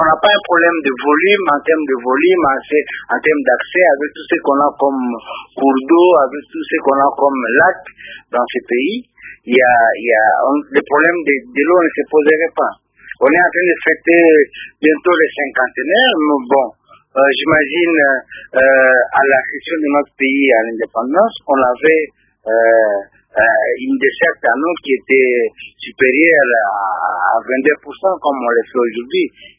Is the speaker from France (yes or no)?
no; Goma, North Kivu, DR Congo; je me rappelle dans ma jeunesse à Goma